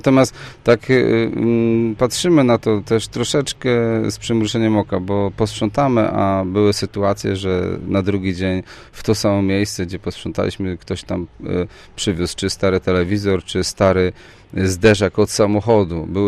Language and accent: Polish; Słupsk, Pomeranian Voivodeship, Poland; Ze Słupska, jesteśmy ze Słupska.